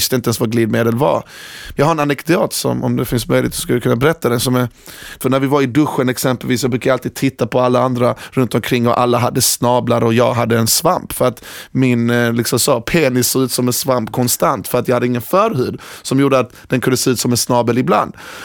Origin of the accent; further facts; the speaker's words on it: Iran; now in Sweden; Jag är då ursprungligen från Iran